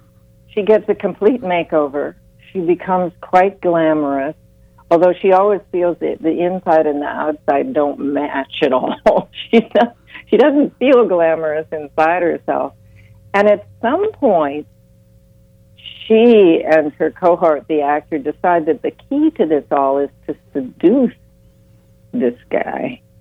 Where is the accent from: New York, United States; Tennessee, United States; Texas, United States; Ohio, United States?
Ohio, United States; I mean, I'm from Ohio.